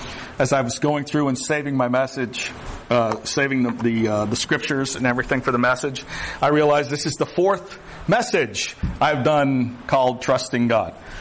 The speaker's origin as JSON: {"language": "English", "region": "the South", "country": "United States", "tie": "born or raised there", "said": "I grew up in the South. Y'all understand that."}